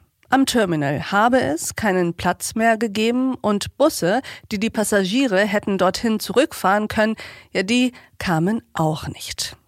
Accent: Turkey; So etwas hätte es in meiner Heimat nicht gegeben. 600 Türken in Flugzeugen eingesperrt

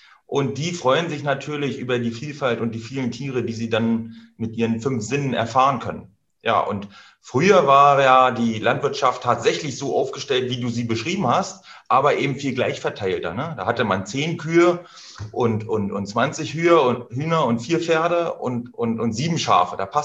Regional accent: East Germany, Germany; ich bin ja ein Kind der DDR. Ich bin 79 geboren

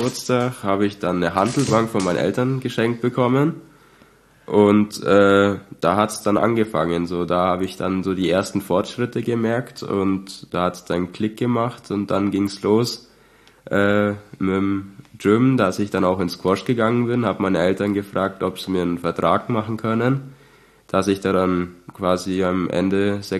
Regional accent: Lorenzreuth, Bavaria, Germany; Ich komme auch aus MAG, genauer gesagt aus Lorenzreuth, gehe in MAG ins Gym.

